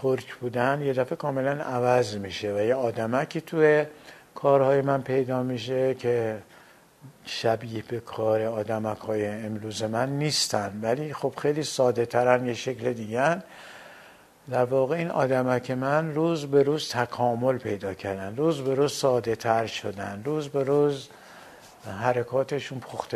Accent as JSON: {"language": "Persian", "country": "Iran", "said": "هیچ دلیلی نمیدیدم حالا چون من ایرانی هستم چرا نباید دنیا کار کنم"}